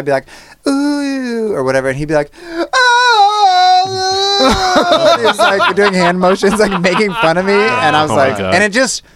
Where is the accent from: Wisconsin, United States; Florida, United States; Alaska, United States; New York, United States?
Alaska, United States; it was back home in Alaska, in my home state, touring.